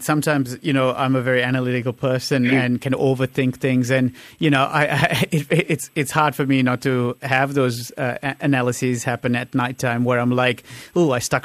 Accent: Sri Lanka; Because, I'm originally from Sri Lanka

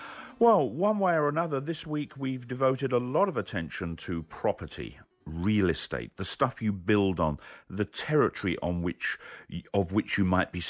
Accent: London, United Kingdom; I was brought up in London in N7, and I'm not quite sure what the appropriate plant is for N7.

